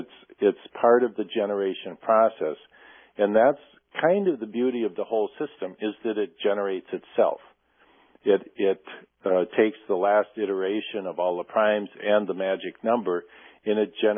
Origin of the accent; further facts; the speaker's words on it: Ireland; As an Irishman, you know, have to relax when you're